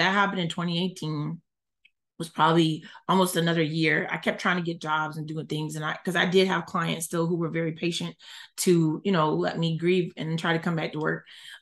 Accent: Atlanta, Georgia, United States; And I'm from Atlanta, so that's not, it was not helping me to get adjusted to being here.

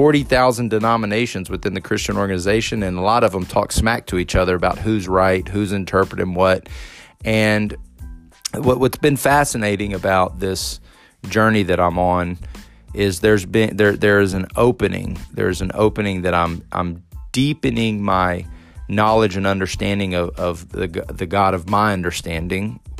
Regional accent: Texas, United States; And so I remember growing up in Texas in the Bible Belt

